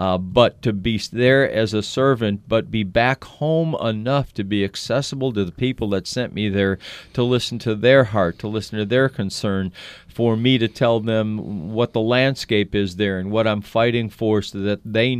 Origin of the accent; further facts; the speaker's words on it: Oklahoma, United States; Yes, I'm from Tulsa County. Yes, I serve Tulsa County as district attorney